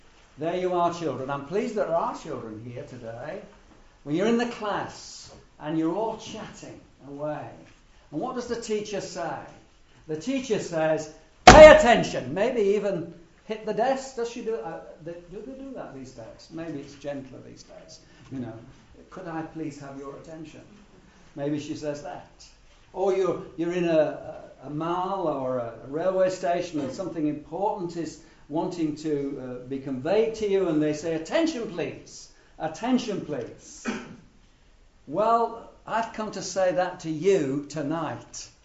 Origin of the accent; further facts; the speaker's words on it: Yorkshire and the Humber, United Kingdom; I'm a Yorkshireman who went to university in Manchester.